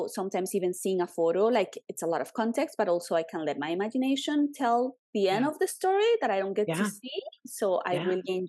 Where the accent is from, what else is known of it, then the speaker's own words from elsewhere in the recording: Colombia; but like when I grew up in Colombia, we didn't have like family portraits.